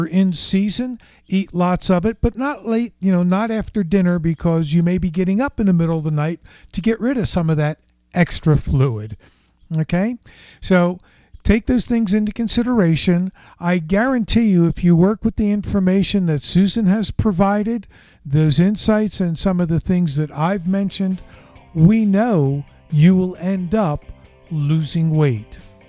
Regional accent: United States; I'm an American. How can I not inhale?

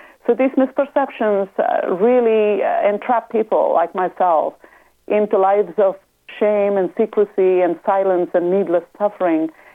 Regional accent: India; Certainly, growing up in India, I was born in 62

